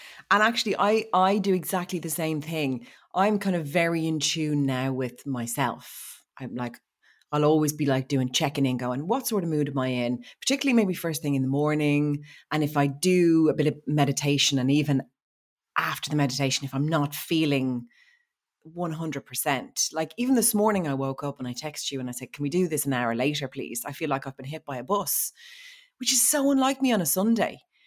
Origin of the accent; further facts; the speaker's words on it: Dublin, Leinster, Ireland; And he was like, where are you from? I said, I'm from Dublin.